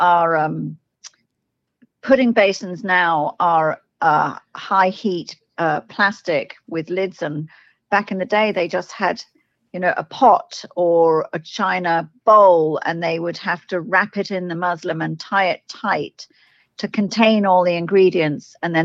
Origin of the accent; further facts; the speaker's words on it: London, United Kingdom; also born or lived in Suffolk; And I was born in Wimbledon and grew up in London and in Suffolk in East Anglia.